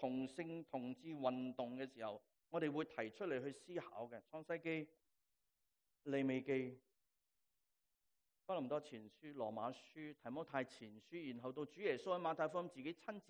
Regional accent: Hong Kong; 我们来自香港的人，

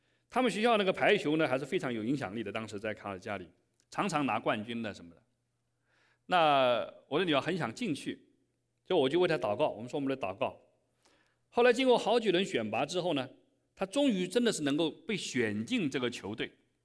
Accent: China; born there; 对于我一个出生在中国农村的人来讲，我小时候没有听过什么基督教，

